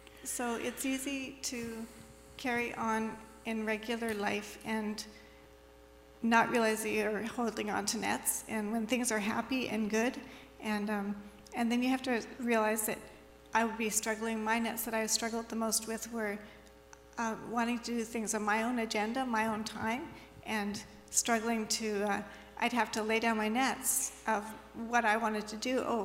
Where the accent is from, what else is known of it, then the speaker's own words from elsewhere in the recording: Vancouver, British Columbia, Canada; So I was raised in Vancouver. I was a good kid.